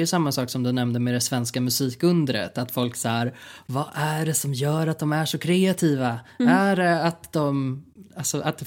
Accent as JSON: {"language": "Swedish", "country": "Sweden", "said": "om vi är nöjda som svenskar"}